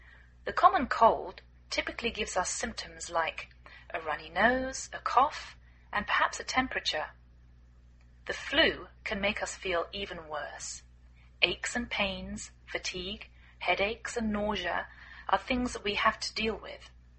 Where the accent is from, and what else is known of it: England, United Kingdom; now in United States